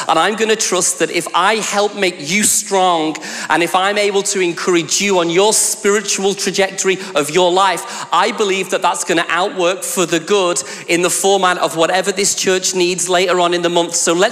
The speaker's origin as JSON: {"language": "English", "region": "North West England", "country": "United Kingdom", "accent": "Scouse", "said": "I'm going to try and tame down my Scouse accent for you all and put on my best Yorkshire because my family was from Doncaster and they all talk like that, you see."}